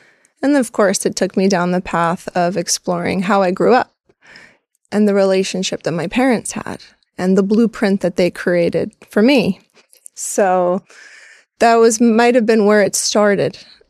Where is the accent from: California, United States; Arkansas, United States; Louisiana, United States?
California, United States; Santa Cruz; it came up that I grew up in Santa Cruz, California, and he looked surprised.